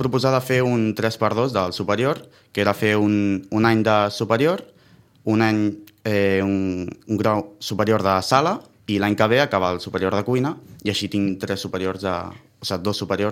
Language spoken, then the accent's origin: Catalan; Sant Martí Sarroca, Catalonia, Spain; De Sant Martí Sarroca, d'un poble al costat de Vilafranca, al Penedès.